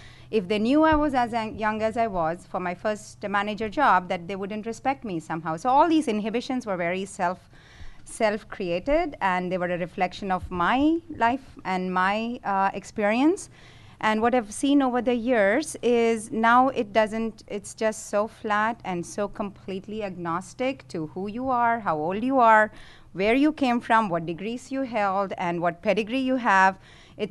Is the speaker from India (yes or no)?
yes; India; now in United States; I'm originally from India